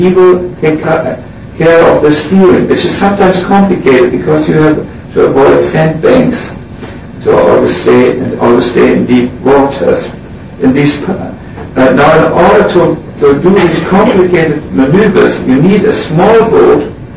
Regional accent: Hamburg, Germany; English is a second language; I personally like very much Lila of Prabhupada connected with my hometown, Hamburg.

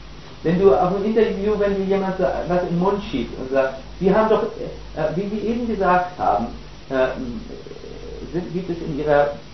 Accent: Northern Germany, Germany; wie man bei uns in Norddeutschland sagt.

